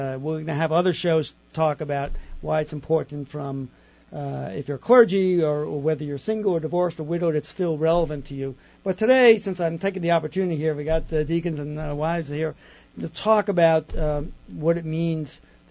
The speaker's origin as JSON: {"language": "English", "region": "New York", "country": "United States", "tie": "born or raised there", "said": "I grew up in New York, but we lived there, you know, not far from the council."}